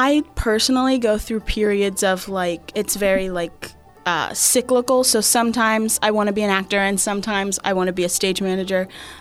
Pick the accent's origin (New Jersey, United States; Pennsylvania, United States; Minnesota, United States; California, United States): Pennsylvania, United States; Greensburg; Hi, I'm from Greensburg, Pennsylvania. It's a place with a lot of theater